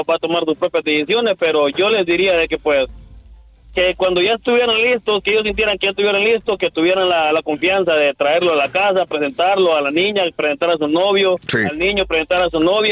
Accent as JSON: {"language": "Spanish", "country": "Honduras", "also_born_or_lived": "Mexico", "moved": "yes", "said": "yo empecé a trabajar a los 8 años de edad y pues soy de Honduras, anduve en México como 7 años rodando para ir para acá"}